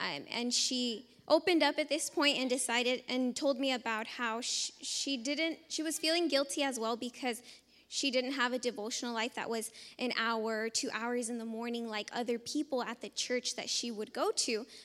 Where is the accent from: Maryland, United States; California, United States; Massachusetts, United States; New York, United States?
California, United States; Hesperia; I'm from Hesperia, California.